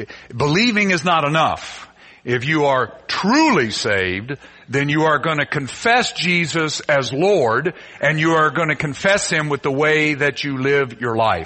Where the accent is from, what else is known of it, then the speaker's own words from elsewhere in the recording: Kentucky, United States; And I'm from Kentucky, and I see that, and it said pace.